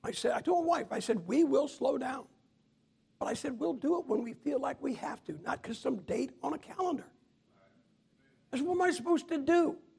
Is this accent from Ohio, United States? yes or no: yes; Massillon, Ohio, United States; I'm from Maslin, Ohio. Maslin, Ohio is where pro football got its start. The very first pro football team in history was my hometown, Maslin Tigers.